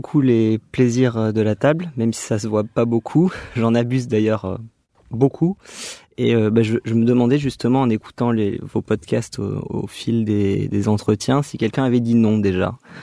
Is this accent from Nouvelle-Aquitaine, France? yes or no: yes; Dax, Nouvelle-Aquitaine, France; now in Bordeaux, France; Je viens plutôt des Landes, de Dax.